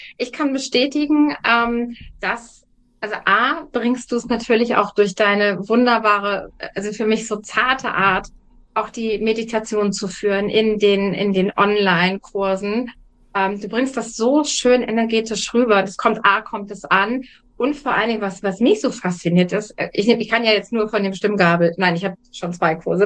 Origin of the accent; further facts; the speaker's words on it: Germany; Ich komme aus Deutschland. Wir haben ja hier eine große Flucht aus dem Land.